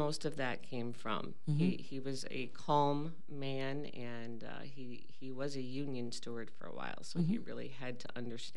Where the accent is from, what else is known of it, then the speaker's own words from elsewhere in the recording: Viroqua, Wisconsin, United States; Oh, well, I grew up here in Viroqua during a time when summers were spent at the outdoor swimming pool and winters were spent at the Park Bowl ice skating